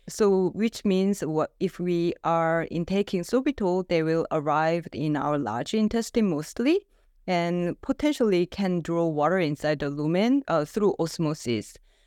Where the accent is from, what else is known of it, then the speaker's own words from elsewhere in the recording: South Korea; English is a second language; I'm originally from South Korea and where I have earned my MD and PhD. Until 2017, I have worked as a family medicine practitioner in South Korea.